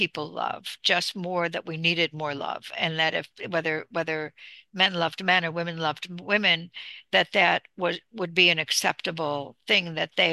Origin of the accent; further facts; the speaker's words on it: New York, United States; I was brought up in Western New York in the 50s in a very strict Roman Catholic family.